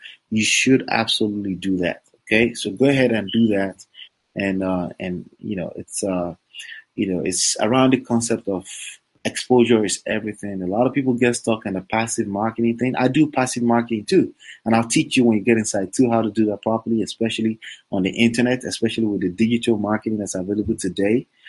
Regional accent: New Jersey, United States; I'm from New Jersey. I'm local in New Jersey.

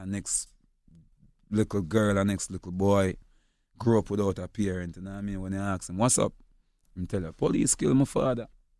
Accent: Jamaica; Because as we say, we as Jamaican, we're very bossy, you know?

